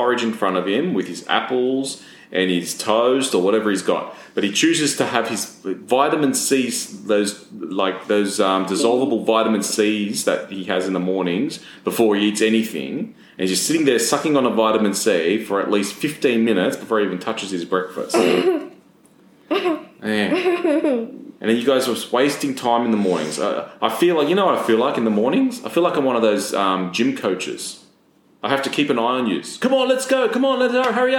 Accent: Malta; I'm from Malta.

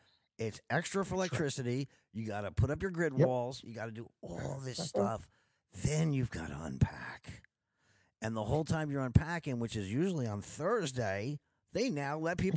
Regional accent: Montclair, New Jersey, United States; And I'm a New Yorker. I grew up in Jersey, 12 minutes, and I grew up in Montclair, New Jersey, right on the other side of the Lincoln Tunnel, you know?

